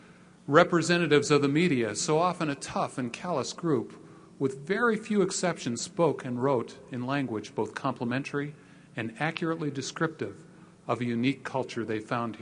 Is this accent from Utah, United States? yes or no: yes; Salt Lake City, Utah, United States; when I travel around the world and mention that I'm from Salt Lake, a smile comes to the eyes